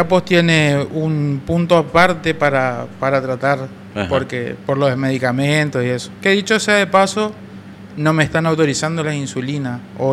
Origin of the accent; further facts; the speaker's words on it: Reconquista, Santa Fe, Argentina; Soy de acá de Reconquista, del barrio Parque.